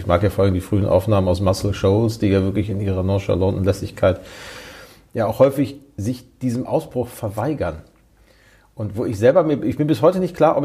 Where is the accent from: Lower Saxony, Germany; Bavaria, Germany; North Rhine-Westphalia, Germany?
North Rhine-Westphalia, Germany; Gelsenkirchen; sondern ich komme aus Gelsenkirchen